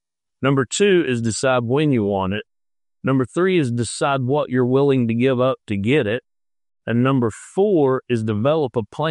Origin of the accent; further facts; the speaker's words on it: North Carolina, United States; now in Atlanta, United States; Like, I grew up in mountains in North Carolina, but, you know, started my career out here